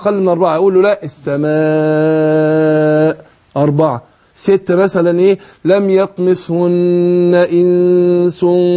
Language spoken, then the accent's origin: Arabic; Egypt; يعني ده معلش بالصلاح عندنا في مصر ان هو بيعجن في الايه في القراية